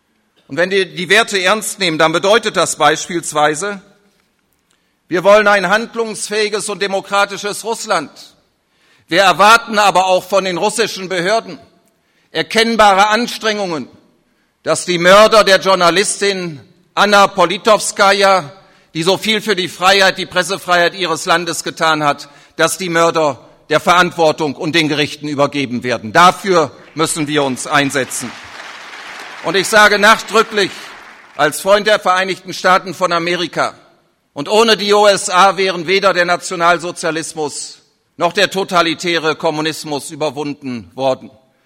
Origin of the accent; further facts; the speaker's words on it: Germany; Ich hoffe, dass wir als Deutsche niemals vergessen